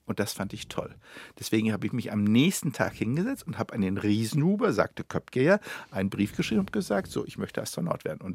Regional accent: Germany; Aber es waren Amerikaner und Russen. Ich war Deutscher. Mir war klar, dass wir es denn nie können.

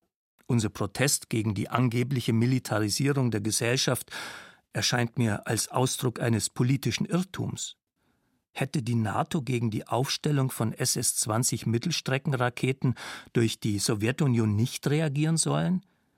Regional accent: Nördlingen, Bavaria, Germany; habe ich im November 1985 in meiner Heimatstadt Nördlingen demonstriert

